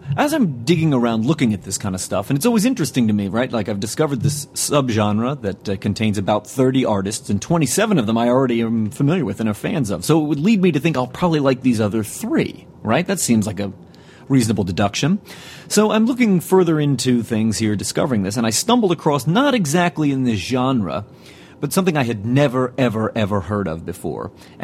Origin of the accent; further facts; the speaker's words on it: United States; I pronounced it because I'm an American.